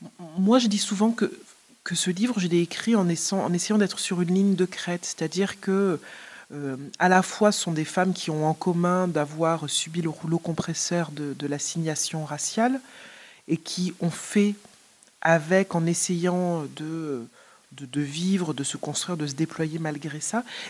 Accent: Martinique; Je suis de Martinique.

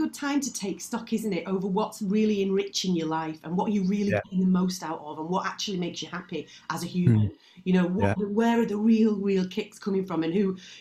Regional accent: Prestwich, North West England, United Kingdom; I was born in Prestwich. I was born in St Mary's. I grew up in Prestwich. Yeah, very near to Heaton Park.

